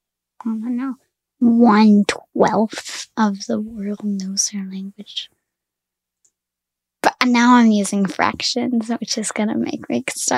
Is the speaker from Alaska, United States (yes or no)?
yes; Chilkat, Alaska, United States; I am from Chilkatquan